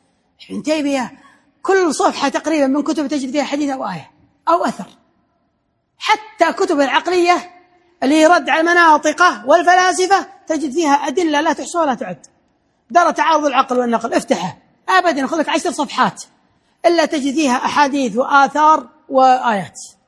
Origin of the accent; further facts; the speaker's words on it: Kuwait; الآن في أي مكتبة مثلا عندنا في الكويت، من منكم يعرف مكتبة للمخطوطات؟